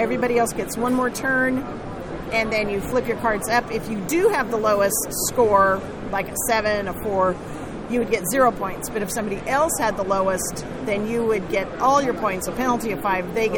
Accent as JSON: {"language": "English", "town": "Portland", "region": "Oregon", "country": "United States", "said": "And then we're from Portland, Oregon area, so the local cons like OriCon, GameStorm, and GeezerCon."}